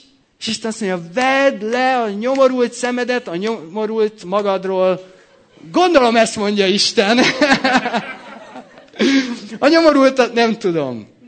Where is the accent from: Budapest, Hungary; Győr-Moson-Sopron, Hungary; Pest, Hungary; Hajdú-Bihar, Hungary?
Hajdú-Bihar, Hungary; Debrecen; Én meg Debrecenből vagyok, és ott nem voltak hegyek